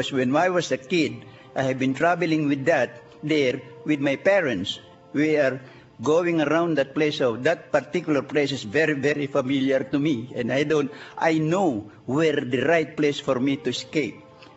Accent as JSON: {"language": "English", "region": "Nueva Ecija", "country": "Philippines", "tie": "born or raised there", "said": "that place there is where I was born. I was from Nueva Ecija."}